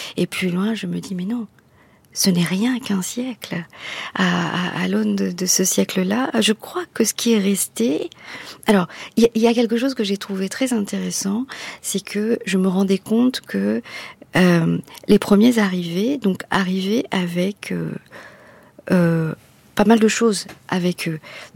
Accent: Piton, Rivière du Rempart, Mauritius; Moi, je suis née, j'ai grandi à Piton.

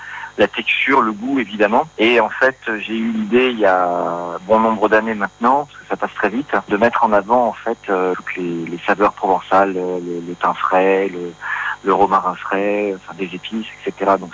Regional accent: Saint-Brieuc, Brittany, France; je suis breton en fait, je suis né à Saint-Brieuc, j'avais ma première affaire en Bretagne.

